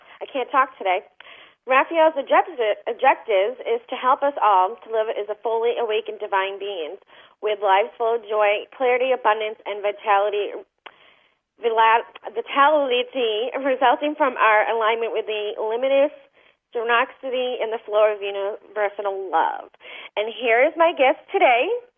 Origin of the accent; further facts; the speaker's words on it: Boston, Massachusetts, United States; As you all know, I'm originally from Boston, and this past Monday has been totally tragedy for my hometown.